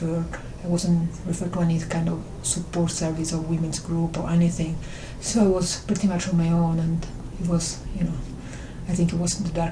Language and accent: English; Italy; English is a second language; now in London, United Kingdom; and I come from Italy.